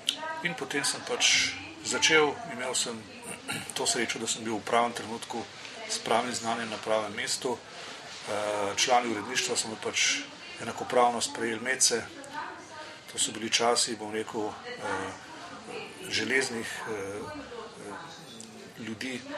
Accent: Ljubljana, Central Slovenia, Slovenia; rodil sem se leta 1955 v Ljubljani, osnovno šolo sem naredil v Ljubljani, v samem središču mesta, v osnovni šoli Majde Vrhovnik.

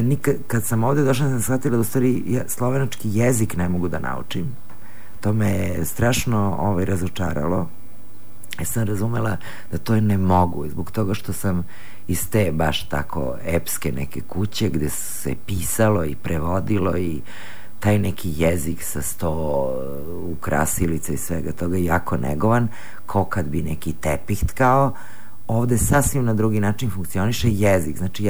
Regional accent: Belgrade, Serbia; dakle si iz Jugoslavije, ne znam, to je to, iz Beograda recimo, kao to mi je bilo nešto odakle si

